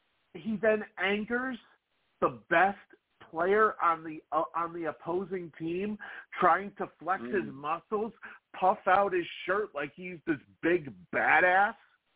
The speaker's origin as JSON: {"language": "English", "town": "Boston", "region": "Massachusetts", "country": "United States", "tie": "born or raised there", "said": "I am a Celtics fan. I was born and raised in Boston in all sports."}